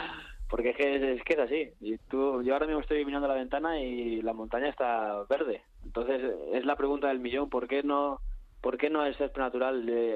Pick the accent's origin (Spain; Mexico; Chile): Spain; Valencia, Valencian Community; yo soy de Valencia y yo había jugado toda mi carrera en Valencia hasta que me dan la oportunidad de salir fuera, que primero fue Malta, luego las Islas Maldivas y luego de Islas Maldivas me vine a Feroe.